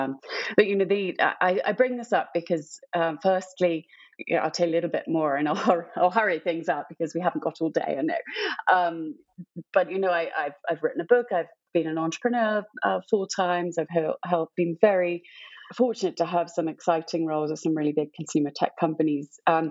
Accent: West Midlands, United Kingdom; So I'm from the Midlands originally in Warwickshire.

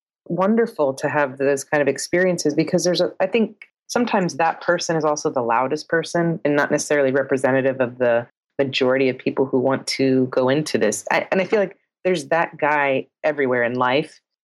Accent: South Carolina, United States; moved away as an adult; now in Santa Fe, United States; I moved from South Carolina to the Southwest and started in Santa Fe, New Mexico.

